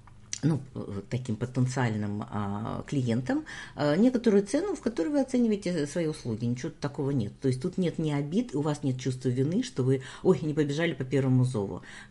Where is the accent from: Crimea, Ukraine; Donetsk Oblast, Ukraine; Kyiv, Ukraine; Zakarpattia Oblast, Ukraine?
Kyiv, Ukraine; Мы прошли по местам, где я выросла, на Крещатике были, жили прямо напротив главпочтамта, напротив Незалежности, вот этой площади.